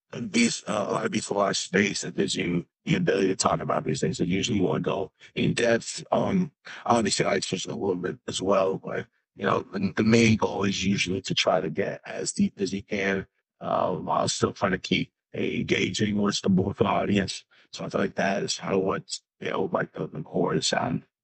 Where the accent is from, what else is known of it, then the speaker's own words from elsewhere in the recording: New York, United States; now in Los Angeles, United States; I grew up in New York, but about half here in Los Angeles.